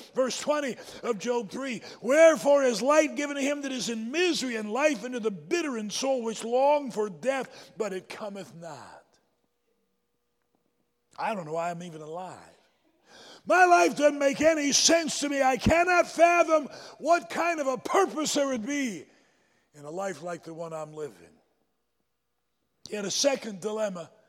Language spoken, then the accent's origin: English; South Carolina, United States; born there; I was born in South Carolina. We used to say, well, shut my mouth.